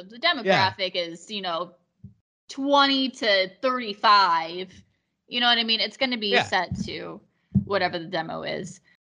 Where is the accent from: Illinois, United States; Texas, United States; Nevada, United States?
Nevada, United States; Las Vegas; Not just because I came from Vegas, right, where there's a liquor store on every street corner